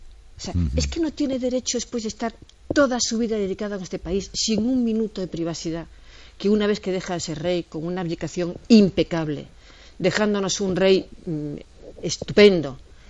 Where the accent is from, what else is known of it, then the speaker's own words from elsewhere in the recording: Greece; Somos los dos griegos.